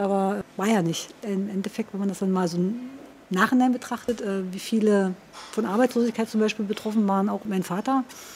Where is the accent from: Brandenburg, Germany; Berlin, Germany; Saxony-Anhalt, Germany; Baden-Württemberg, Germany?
Brandenburg, Germany; Senftenberg; now in Braunschweig, Germany; Meine Heimat ist tatsächlich jetzt mittlerweile hier in Braunschweig. Ich bin ja die meiste Zeit meines Lebens, wo ich in Senftenberg gewohnt habe, habe ich tatsächlich in Raunow gewohnt. Das war so ein kleiner Ortsteil, das ist leider abgebaggert worden tatsächlich. Das war dörflich gelegen.